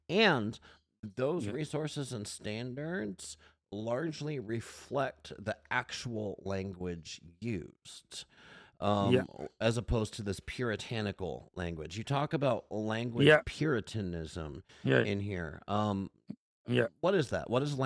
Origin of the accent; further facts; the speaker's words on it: United States; I am an American. I grew up speaking English, right?